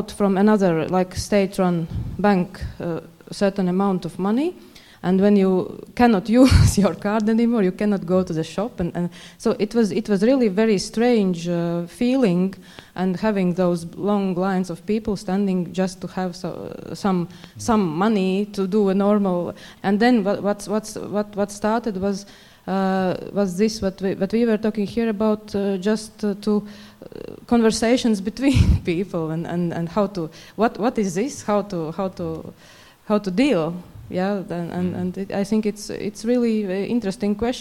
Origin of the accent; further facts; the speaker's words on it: Riga, Latvia; I'm coming from Latvia, from Riga.